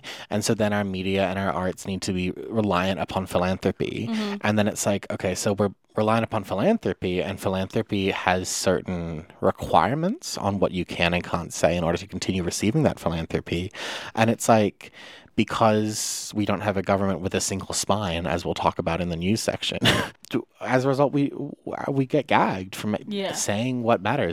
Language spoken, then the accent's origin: English; Gold Coast, Queensland, Australia; we're from the Gold Coast, and it's like I reckon those 500,000 people are the Gold Coast.